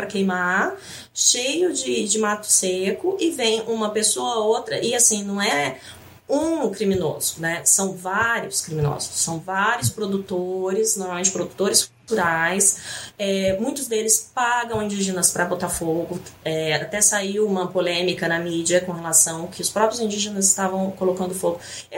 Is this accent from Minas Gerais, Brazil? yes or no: no; Campo Grande, Mato Grosso do Sul, Brazil; Eu era de Campo Grande, sou de Campo Grande